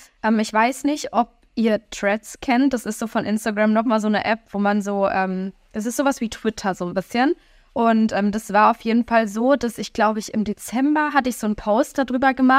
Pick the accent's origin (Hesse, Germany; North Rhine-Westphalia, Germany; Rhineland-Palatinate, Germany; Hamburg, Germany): Rhineland-Palatinate, Germany; Koblenz; born there; Tatsächlich komme ich gebürtig aus Koblenz. Also das ist nochmal so ein bisschen so eine Stunde von Köln. Ich bin dann aber nach Köln gezogen und von Köln nach München.